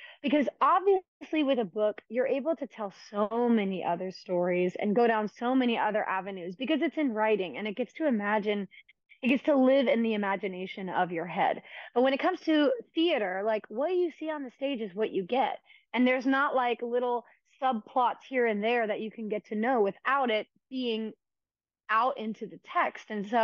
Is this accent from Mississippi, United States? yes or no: yes; Mississippi, United States; because I knew that the piece meant a lot to me as a young kid who grew up, you know, in a small-ish town in Mississippi